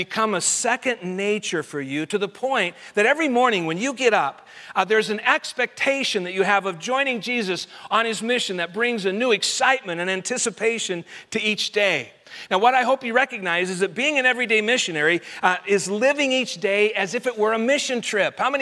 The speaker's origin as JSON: {"language": "English", "region": "Colorado", "country": "United States", "tie": "born or raised there", "also_born_or_lived": "Iowa", "said": "Even though I grew up in Colorado, I was 28 years old when I went skiing for the very first time."}